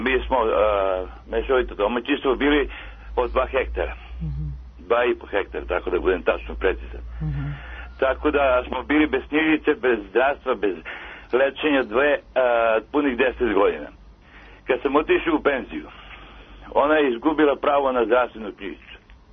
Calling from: Pirot, Southern and Eastern Serbia, Serbia; Ja sam iz Pirota.

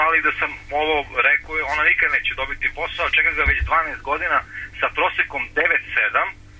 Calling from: Surdulica, Southern and Eastern Serbia, Serbia; Ja zovem iz Surdulice, zovem, ali ovdje je pitanje vezano za jedan još manji grad

